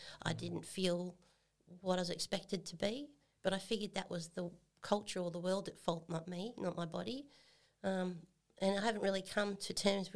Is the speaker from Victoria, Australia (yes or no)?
yes; East Ivanhoe, Victoria, Australia; also born or lived in Fitzroy; I was born in Fitzroy at the hospital there. I grew up in East Ivanhoe, Heidelberg area.